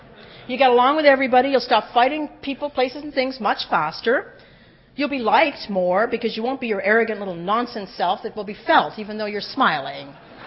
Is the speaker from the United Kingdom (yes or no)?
no; Ireland; I'm Irish.